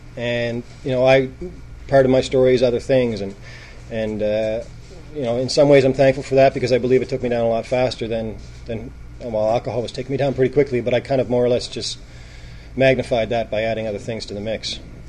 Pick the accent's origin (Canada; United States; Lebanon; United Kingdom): Canada; Halifax, Nova Scotia; I was born and raised in Halifax.